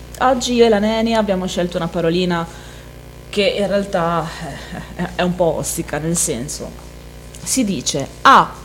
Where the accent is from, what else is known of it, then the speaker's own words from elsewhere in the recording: Emilia-Romagna, Italy; Io da emiliana dico a posto, con la O aperta.